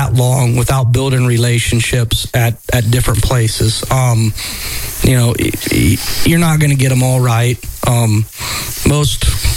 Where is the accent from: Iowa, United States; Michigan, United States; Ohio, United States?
Ohio, United States; Many people assume I'm a Marion local graduate, but I'm a Salina graduate. I grew up on State Route 219, south side of the lake.